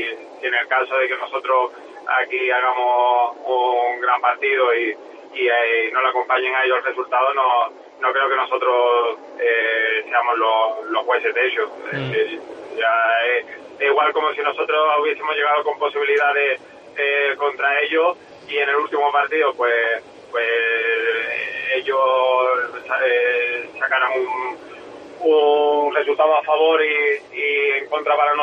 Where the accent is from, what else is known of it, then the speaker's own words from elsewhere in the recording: Cádiz, Andalusia, Spain; como normal yo soy gaditano, he nacido allí